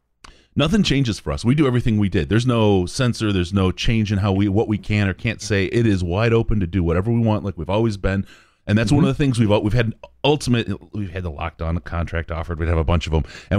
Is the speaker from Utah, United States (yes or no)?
no; Detroit, Michigan, United States; moved away as an adult; also born or lived in Southern California; now in Tampa Bay, United States; I was born in Detroit, grew up in Detroit area, moved away for work back in 2007, have lived in Southern California, now Champa Bay. And, anyone asks, I'm still a Detroiter, 110%.